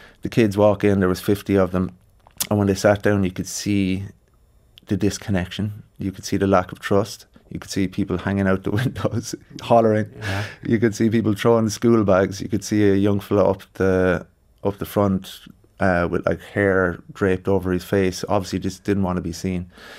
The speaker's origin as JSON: {"language": "English", "town": "Cork", "region": "Munster", "country": "Ireland", "said": "And so I introduced myself and I said I was from Cork, and they greeted me with a guy down the back said, \"You Cork rat.\""}